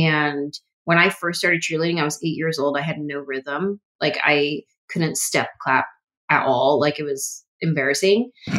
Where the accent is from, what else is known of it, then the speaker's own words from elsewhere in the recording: San Jose, California, United States; where's a talent agency in San Francisco? Because I was from San Jose.